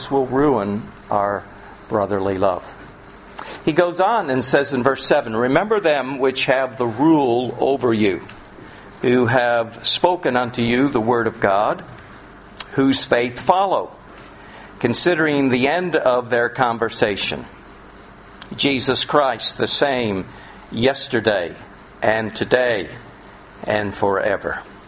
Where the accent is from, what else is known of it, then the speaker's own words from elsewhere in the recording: Queensland, Australia; Even though we come from Queensland, even though we win the state of origin year after year after year